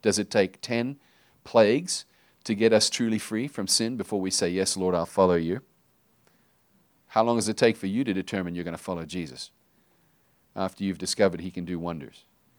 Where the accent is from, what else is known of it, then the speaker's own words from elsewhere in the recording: South Africa; also born or lived in United Kingdom / United States; Forgive me, I'm sort of South African / British / American, and my accent is probably weird.